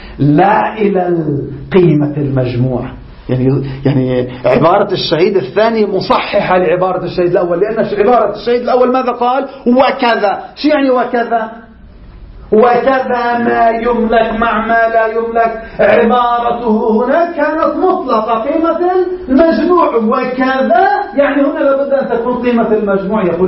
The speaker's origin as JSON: {"language": "Arabic", "country": "Lebanon", "said": "يعني مثلا عندنا بلبنان بس يجيبوا مثلا اجير من الهند"}